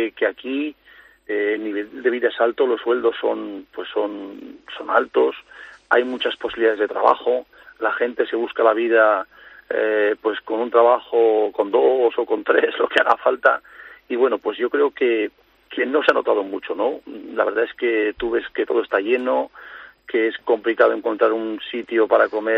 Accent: Ólvega, Castile and León, Spain; Yo me acuerdo que yo llegaba tarde en mi pueblito de Soria, y soy un pueblo que se llama Olvega, el pueblo de Chorizo, Revilla, etcétera, que todo el mundo conoce.

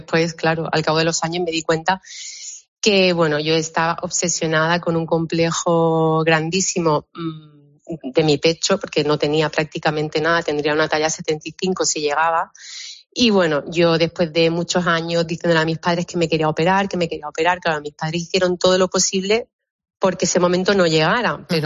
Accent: Marbella, Andalusia, Spain; fue pionera yo de mi grupo en Marbella, porque yo soy de Marbella

